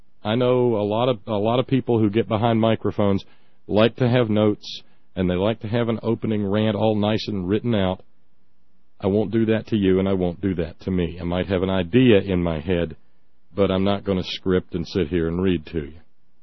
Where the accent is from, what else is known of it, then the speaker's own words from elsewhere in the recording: United States; And just because I'm an American does not make the slaughter of Iraqi children okay.